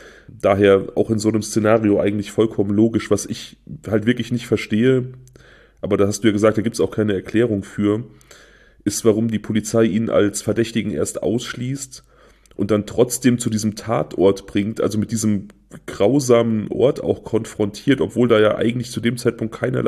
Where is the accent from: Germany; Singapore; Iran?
Germany; Niederdresselndorf, North Rhine-Westphalia; Also Niederdresselndorf, mein Heimatort